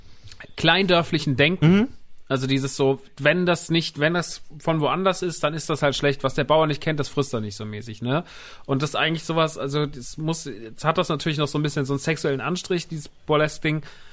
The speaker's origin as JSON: {"language": "German", "town": "Rodgau", "region": "Hesse", "country": "Germany", "said": "ich komme aus dem Rottgau."}